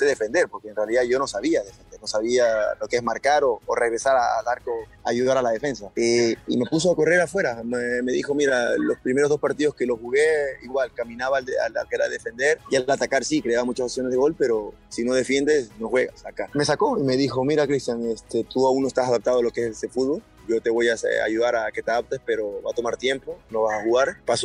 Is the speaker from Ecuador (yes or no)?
yes; Ecuador; soy más ecuatoriano que cualquiera